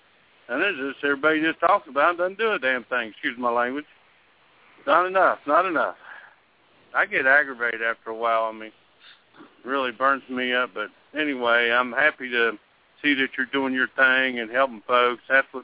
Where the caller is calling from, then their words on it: West Virginia, United States; Oh, I'm the pest from West Virginia.